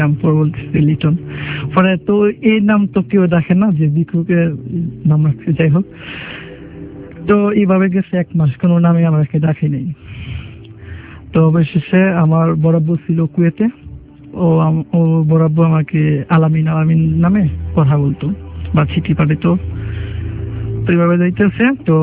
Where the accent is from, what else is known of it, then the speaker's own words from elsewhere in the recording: Narsingdi, Dhaka Division, Bangladesh; now in Dhaka, Bangladesh; নরসিংদী থেকে আসছি।